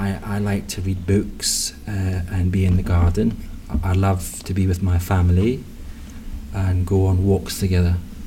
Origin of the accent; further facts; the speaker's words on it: Scotland, United Kingdom; moved away as an adult; now in England; Yes, I moved from Scotland to England in 1997 when I was 19 years old, way back then. And yes, I do have family there.